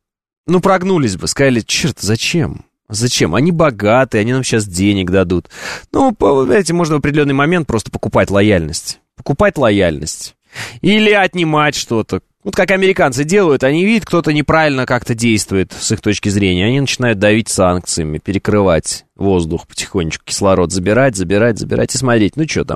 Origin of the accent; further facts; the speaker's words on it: Oral, West Kazakhstan Region, Kazakhstan; Я, например, родом сам из Западного Казахстана. Вот есть такой город Уральск